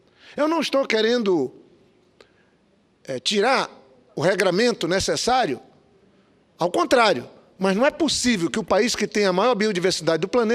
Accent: Acre, Brazil; Eu venho do Acre, sou da Amazônia.

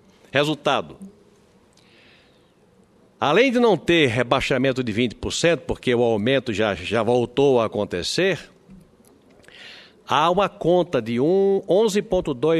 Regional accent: Brazil

